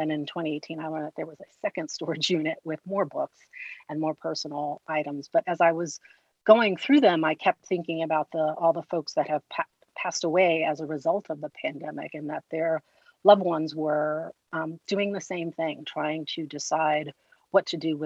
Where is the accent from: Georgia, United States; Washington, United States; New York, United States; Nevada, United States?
New York, United States; Bronx; now in Boston, United States; Yeah, for me, I am originally from the Bronx. My parents, when they divorced in the early 80s, is when my mom and my brothers and I relocated here to Boston.